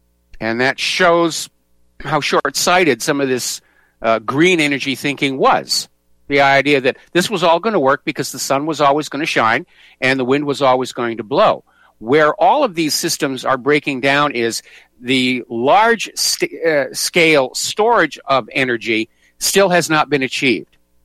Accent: New Hampshire, United States; now in Hawaii, United States; I'm in Hawaii. I'm originally from New Hampshire.

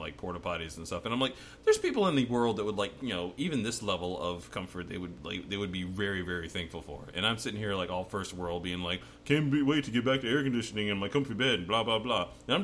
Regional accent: United States; Yeah, because I'm American.

